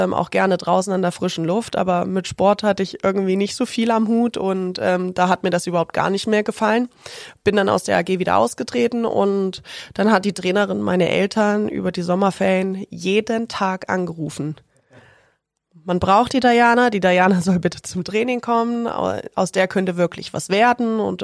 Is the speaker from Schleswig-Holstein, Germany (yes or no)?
no; Ilmenau, Thuringia, Germany; In der Stadt, wo ich aufgewachsen bin, Ilmenau ist die mit einer der erfolgreichsten Rodel- und Bobstädte der ganzen Welt